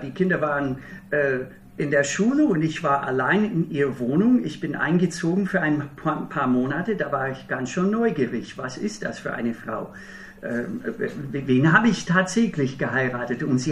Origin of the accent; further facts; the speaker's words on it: Minnesota, United States; also born or lived in Wisconsin; Ich komme aus Bundesstaat Minnesota, dort bin ich aufgewachsen, geboren in Wisconsin, aufgewachsen in Minnesota. Und in Minnesota ist es ein sehr raues Klima. Sehr kalt im Winter und sehr, sehr warm im Sommer mit einer hohen Luftfeuchtigkeit.